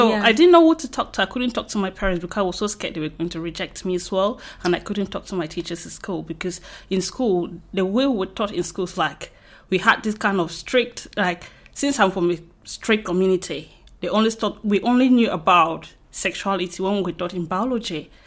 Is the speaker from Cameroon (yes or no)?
yes; Cameroon; from Cameroon.